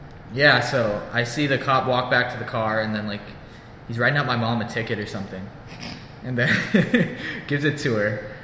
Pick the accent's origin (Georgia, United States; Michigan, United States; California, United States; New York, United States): California, United States; I guess he didn't believe I was from California or something. Oh, fuck. Well, I guess they knew. Whatever. It's California. California's huge.